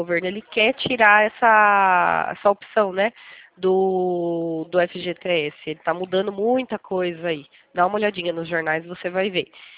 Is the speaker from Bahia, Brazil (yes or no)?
no; Itatiba, São Paulo, Brazil; Eu sou daqui de Itatiba, São Paulo